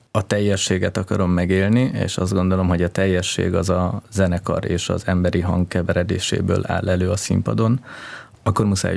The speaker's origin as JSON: {"language": "Hungarian", "region": "Heves", "country": "Hungary", "tie": "born or raised there", "said": "én úgy nőttem föl, hogy Heves egy kisváros volt, ahol szerencsére volt egy zeneiskola, de alapvetően én a cigányzenében szocializálódtam, akkor valamit mindenki játszott körülöttem, gitár, tambura."}